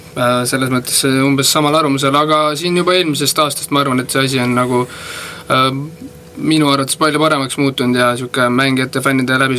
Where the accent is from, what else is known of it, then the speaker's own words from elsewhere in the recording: Hiiu County, Estonia; ma olen Hiiumaalt pärit ja läksin Hiiumaale siis suveks